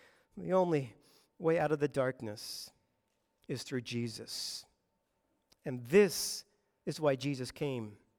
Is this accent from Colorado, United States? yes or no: yes; Boulder, Colorado, United States; I grew up in Boulder, Colorado, and that city is tucked right up against the foothills.